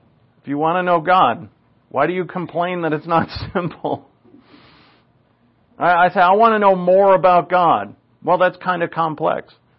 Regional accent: New England, United States; accent: New England; Oh, there goes my New England accent when I say DAC.

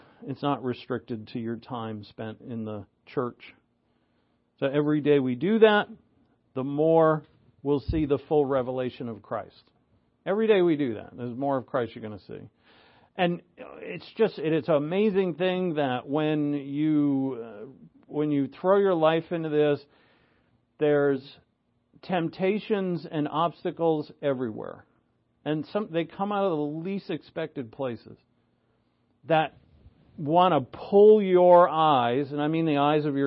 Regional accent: New England, United States; And I'm from New England where you don't talk to anybody or make any eye contact.

